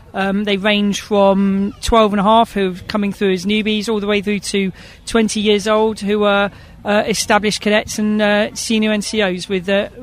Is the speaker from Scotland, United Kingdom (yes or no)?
no; Chertsey, South East England, United Kingdom; I was born in St. Peter's Hospital in Chertsey in 1982, and I've been here ever since